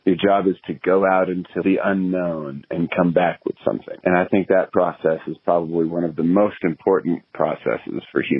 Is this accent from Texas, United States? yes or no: yes; Texas, United States; born or raised there